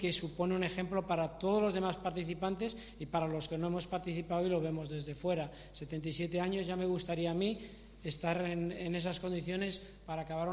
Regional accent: Santander, Cantabria, Spain; yo soy de Santander.

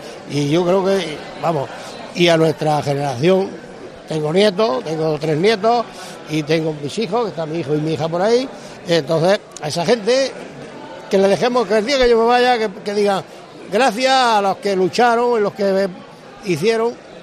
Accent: Córdoba, Andalusia, Spain; now in Cartagena, Spain; Yo llevo aquí desde el año 65 en Cartagena, vine de Córdoba

